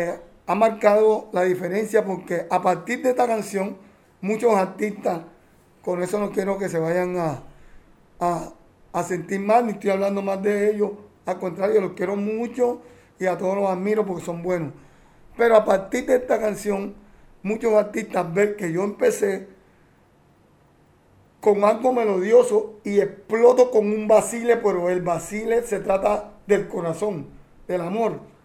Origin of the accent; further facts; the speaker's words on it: Cartagena, Bolívar, Colombia; le di gracias a Dios que lo hice de todo corazón y con amor para mi pueblo cartagenero